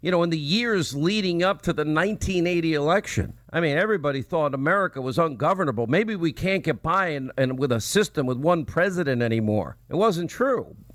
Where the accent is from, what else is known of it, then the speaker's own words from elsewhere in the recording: United States; To get three Americans home safely, as an American, I'm really happy about that.